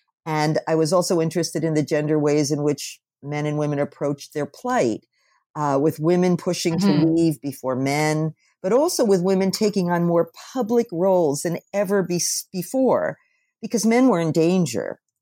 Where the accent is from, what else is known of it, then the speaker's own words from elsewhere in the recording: New Jersey, United States; born there; I was born in New Jersey.